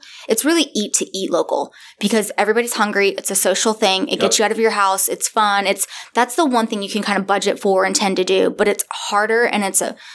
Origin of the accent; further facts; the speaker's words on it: Florida, United States; And I'm from Florida. I grew up my whole life from there. My dad was a charter fisherman and sporting goods sales rep.